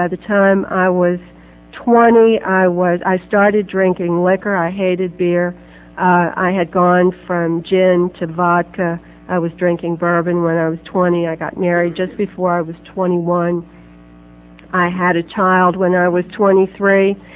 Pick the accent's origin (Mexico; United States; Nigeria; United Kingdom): United States; Berlin, Maryland; I grew up in the Berlin Ocean City area